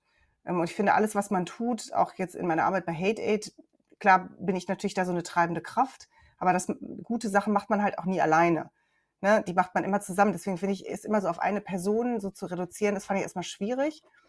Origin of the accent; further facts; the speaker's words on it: North Rhine-Westphalia, Germany; weil ich komme aus dem Ruhrgebiet, ich habe mir alles selber erarbeitet